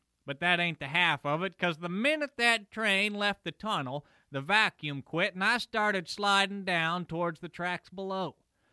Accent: Philippi, West Virginia, United States; ducked in just in time not to be seen by the CSNX police in my hometown of Philippi.

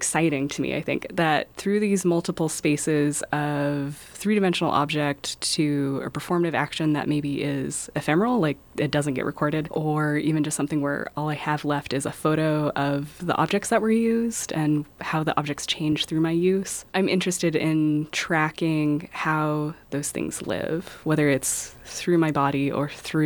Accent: Hoopa, California, United States; I grew up in Hoopa. I went to Hoopa High and I graduated.

